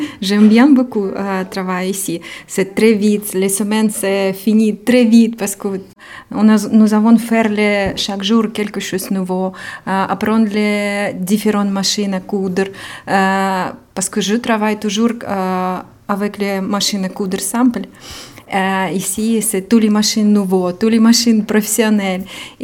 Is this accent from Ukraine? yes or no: yes; Ukraine; French is a second language; moved away as an adult; now in France; Je suis ukrainienne. Je suis arrivée en France le mars 2022 à cause de la guerre.